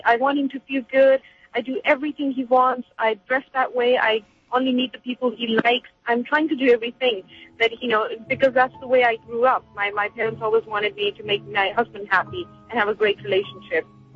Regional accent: London, United Kingdom; I grew up in London myself.

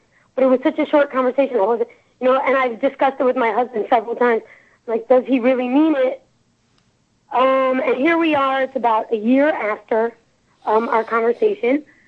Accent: Crown Heights, New York, United States; What happened is I grew up in Crown Heights, Lubavitch family, Orthodox Jews, and I married someone outside of the faith who is also an African-American.

